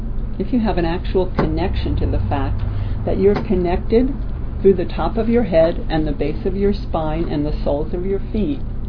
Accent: Paulden, Arizona, United States; No, I come from a town called Paulden, Arizona. We have a convenience store. It's known as the Pink Store, painted pink.

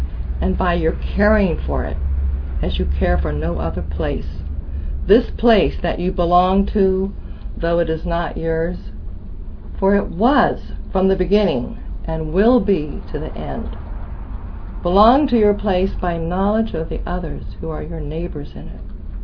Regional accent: Sebastopol, California, United States; also born or lived in East Bay / Sacramento / India / Thailand; Now, originally, because I was raised in Sebastopol, as I became a mature adult, I thought, oh my gosh, I was so lucky.

